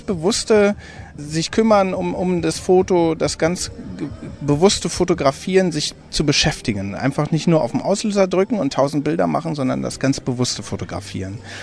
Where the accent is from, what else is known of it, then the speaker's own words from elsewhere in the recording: Berlin, Germany; Ich komme aus Berlin.